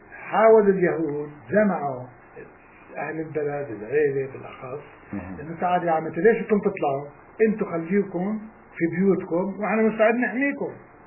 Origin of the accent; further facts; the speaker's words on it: Jaffa, Palestine; moved away; اما احنا غادرنا في 24/12/47 من يافا، شايف كيف؟